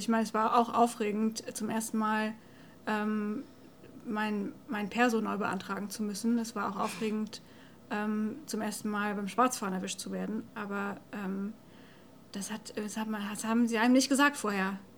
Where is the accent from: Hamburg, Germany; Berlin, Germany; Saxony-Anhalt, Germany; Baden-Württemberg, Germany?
Baden-Württemberg, Germany; ich bin tatsächlich nochmal auch nach Stuttgart gefahren. Ich komme da aus der Nähe, aus dieser besagten schwäbischen Kleinstadt.